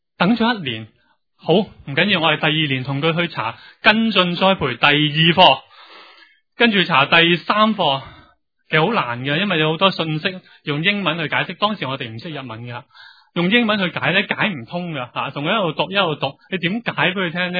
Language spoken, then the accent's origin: Cantonese; Hong Kong; 当然十几年前我哋香港人嘅英文好啲